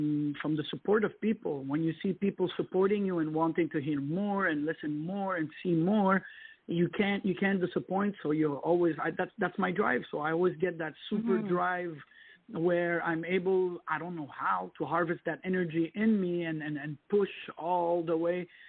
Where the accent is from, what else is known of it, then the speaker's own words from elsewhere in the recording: Canada; you know, I'm Canadian, but my parents are originally from Lebanon.